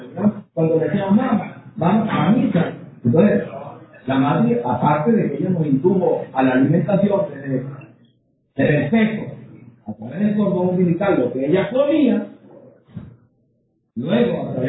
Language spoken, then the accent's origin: Spanish; Venezuela; es la manera como los venezolanos vemos al mundo y cómo nos insertamos en el mundo frente al otro